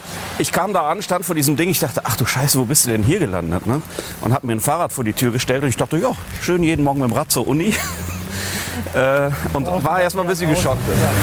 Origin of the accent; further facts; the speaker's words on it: North Rhine-Westphalia, Germany; Nein, ich komme ja aus dem Bergischen Land und der Kölner Karneval reicht bis dahin.